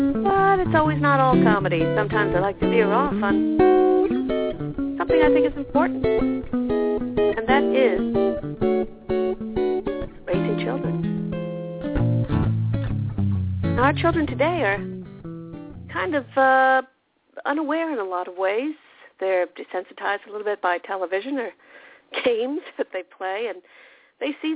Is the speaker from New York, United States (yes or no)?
yes; New York City, New York, United States; Being a New Yorker, you know, we're surrounded by we are the world, basically, in New York City.